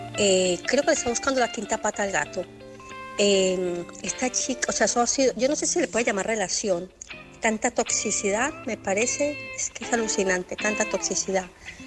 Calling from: Barcelona, Catalonia, Spain; de Barcelona.

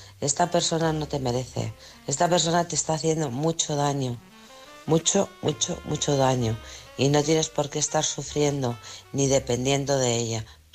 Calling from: Alcorcón, Community of Madrid, Spain; de Alcorcón.

